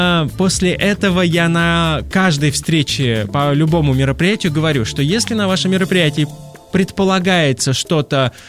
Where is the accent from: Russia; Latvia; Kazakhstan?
Russia; Novokuznetsk, Kemerovo Oblast; Когда-то там в Сибири, оттуда, откуда я родом, из города Новокузнецка, я работал на телевидении